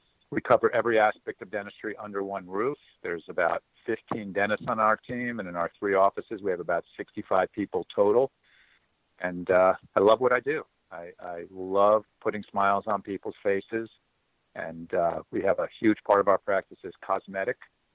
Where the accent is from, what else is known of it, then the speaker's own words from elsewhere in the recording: Miami, Florida, United States; Well, I am from Miami, Florida.